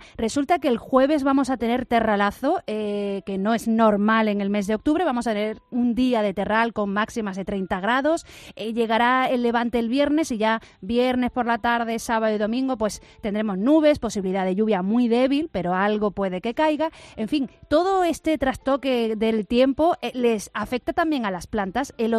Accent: Álora, Andalusia, Spain; ahí en Álora, en mi pueblo, se ha dicho la lluvia, el agua de lluvia, eso es lo mejor.

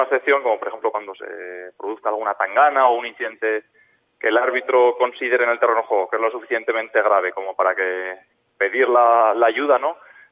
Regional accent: Aragon, Spain; como aragonés no puedo pitar a ningún equipo aragonés

